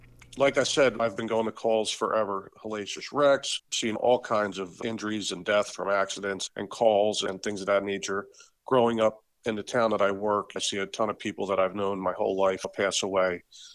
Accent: New Jersey, United States; So yeah, I grew up in New Jersey, same town, lived here forever.

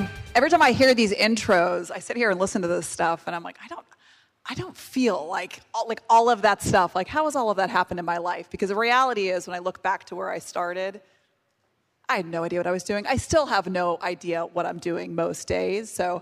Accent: Spring, Texas, United States; also born or lived in Bolivia; I grew up in Spring, Texas most of my life by way of Bolivia. I'm originally from Bolivia.

